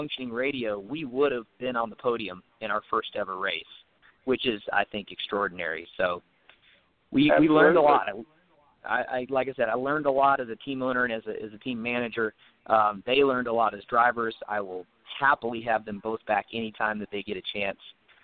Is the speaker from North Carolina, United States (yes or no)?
no; Tennessee, United States; He and I grew up together in East Tennessee.